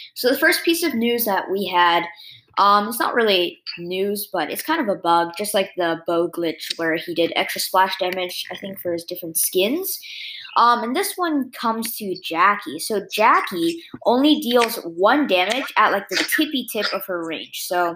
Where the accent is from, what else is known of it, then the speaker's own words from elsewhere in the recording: New Jersey, United States; born there; Okay, so I was born in New Jersey in a hospital